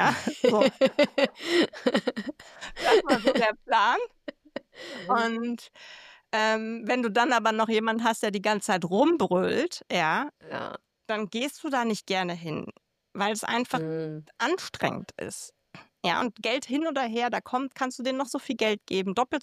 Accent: Berlin, Germany; Ich bin da reingeboren, für die, die mich nicht kennen, in Berlin, in die Gastronomie, direkt hinterm Tresen groß geworden

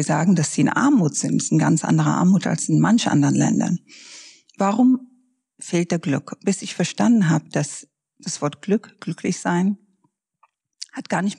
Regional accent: Ethiopia; now in Germany; Ich bin in Äthiopien aufgewachsen, kein Mensch hat darüber nachgedacht, ob man das so oder so macht.

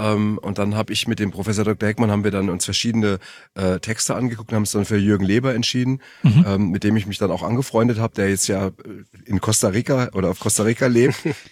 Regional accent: Frankfurt, Hesse, Germany

